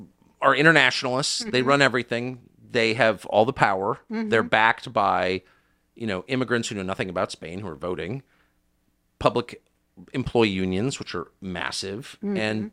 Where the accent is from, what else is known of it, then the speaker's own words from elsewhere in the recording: United States; And I was like, I'm an American. Like, they can't do anything to me.